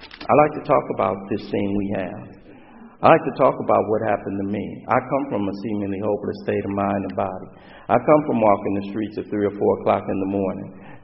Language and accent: English; Los Angeles, California, United States; I'm growing up in South Central, you know.